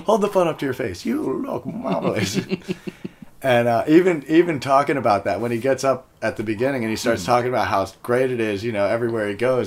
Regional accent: Pittsburgh, Pennsylvania, United States; also born or lived in New Jersey; I was born in New Jersey, but I primarily grew up in Pittsburgh.

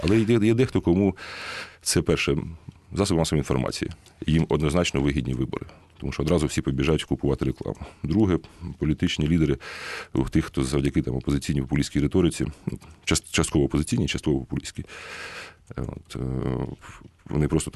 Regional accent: Dnipro, Dnipropetrovsk Oblast, Ukraine; Моєму рідному Дніпропетровську опозиційний блок 47% от на сьогодні.

